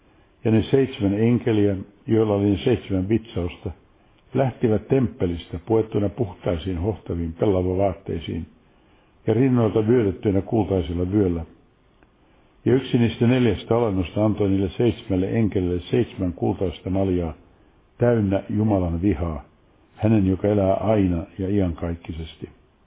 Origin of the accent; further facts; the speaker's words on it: Helsinki, Uusimaa, Finland; Lapsuuteni Munkkiniemessä, se on hyvin merkittävä kaupunginosa Helsingissä